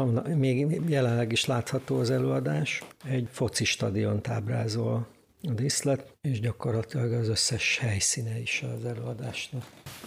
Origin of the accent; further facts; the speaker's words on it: Dombóvár, Tolna, Hungary; most például a Dombovárra hívnak, a szülővárosomba